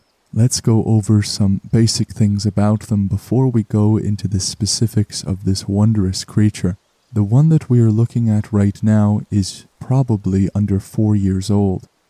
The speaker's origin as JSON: {"language": "English", "country": "Canada", "said": "As is quite uncommon on the show, I am not required to travel very far, being a Canadian myself."}